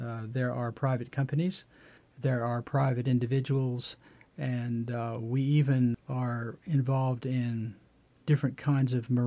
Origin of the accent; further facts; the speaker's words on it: Oklahoma, United States; the neat thing about growing up in Oklahoma, and I'm a Native American by heritage, is that living on the plains there, we have wonderful teachers there